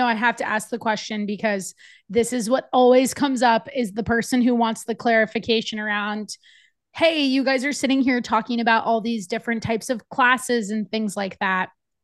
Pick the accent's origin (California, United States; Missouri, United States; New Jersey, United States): New Jersey, United States; That's just like, I'm from New Jersey. And this is how I dress.